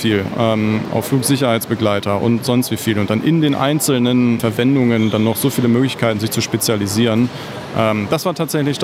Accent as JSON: {"language": "German", "region": "Northern Germany", "country": "Germany", "said": "Für mich als Norddeutscher, da musste ich mich schon erstmal sortieren."}